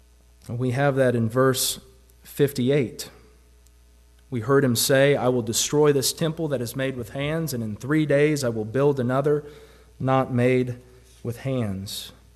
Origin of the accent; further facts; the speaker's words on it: the South, United States; accent: southern; Y'all, you people, my southern accent, y'all destroy this temple